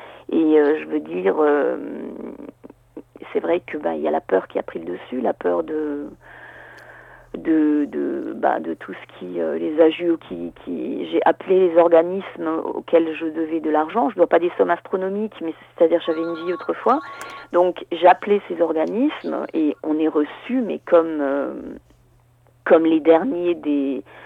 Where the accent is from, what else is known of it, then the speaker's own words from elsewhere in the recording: Strasbourg, Grand Est, France; Strasbourg est ma ville natale, hein, c'est une ville où j'y ai passé les 30 dernières années, et en fait, si vous voulez, je suis aujourd'hui dans le sud